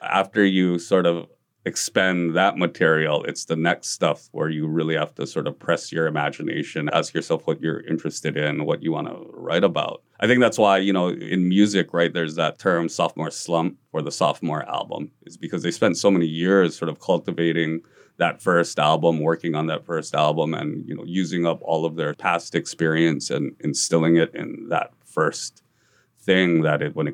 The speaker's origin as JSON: {"language": "English", "town": "Kahaluu", "region": "Hawaii", "country": "United States", "tie": "born or raised there", "said": "I grew up in Kahalu. There's no writers and, you know what I mean?"}